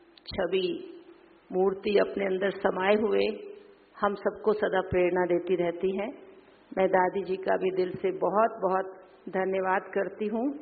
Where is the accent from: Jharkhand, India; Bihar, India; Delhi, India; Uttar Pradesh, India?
Delhi, India; मैं भी दिल्ली से हूँ